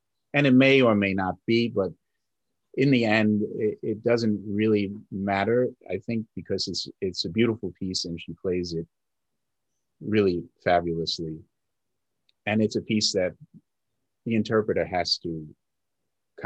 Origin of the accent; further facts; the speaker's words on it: Queens, New York, United States; also born or lived in Manhattan; I was always a New York boy. I was born in the Bronx. I grew up in Queens. I lived in Manhattan for 20 some odd years.